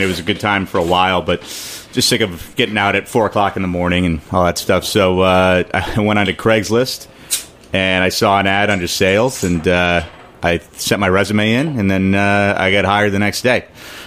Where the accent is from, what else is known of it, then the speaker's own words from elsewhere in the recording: California, United States; When I first got started, I knew Sierra Nevada because I grew up in California.